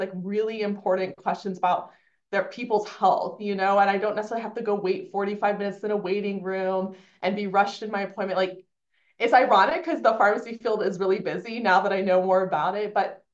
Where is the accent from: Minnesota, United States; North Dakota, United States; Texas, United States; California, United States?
Texas, United States; Austin; So I grew up in Austin, Texas.